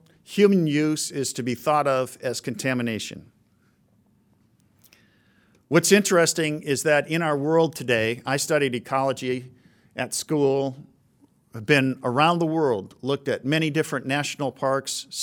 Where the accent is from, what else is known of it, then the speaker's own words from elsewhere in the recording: Wisconsin, United States; So for 100 years, where I grew up in Wisconsin, we would go out deer hunting.